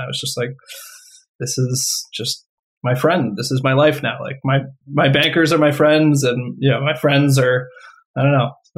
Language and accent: English; New York, United States; now in Alexandria, United States; I live in Alexandria, Virginia, just outside of DC. I grew up in New York suburbs, spent a decade living in the city, went to school in upstate New York.